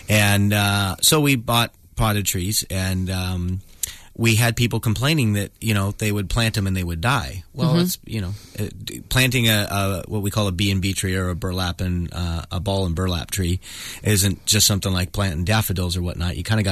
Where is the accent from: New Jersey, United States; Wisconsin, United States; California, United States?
California, United States; Sebastopol; I can't even get into the Sebastopol market in my hometown